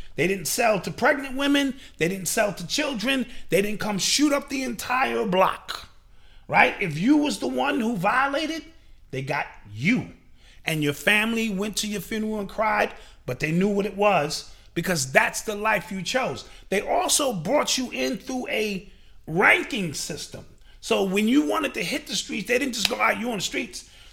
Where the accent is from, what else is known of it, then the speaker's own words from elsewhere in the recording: New York City, New York, United States; that was the era in which I grew up in New York City